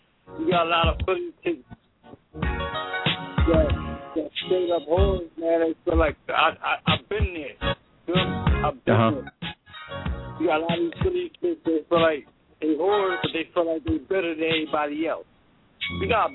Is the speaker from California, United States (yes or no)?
no; New Jersey, United States; Like I said, I'm from Jersey. I know about those Philly chicks, man.